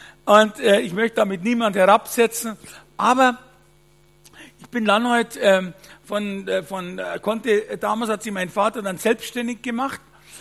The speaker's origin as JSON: {"language": "German", "region": "Bavaria", "country": "Germany", "said": "in Bayern sagt man bei uns in Waldlei, also in Wald rein. Also man könnte sagen, also ja, ins Holz sagt man bei uns"}